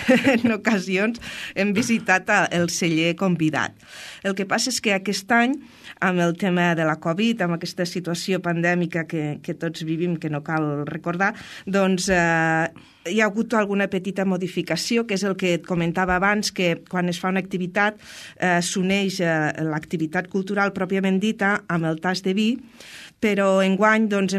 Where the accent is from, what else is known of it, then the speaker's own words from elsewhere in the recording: Almenar, Catalonia, Spain; Soc d'Almenar.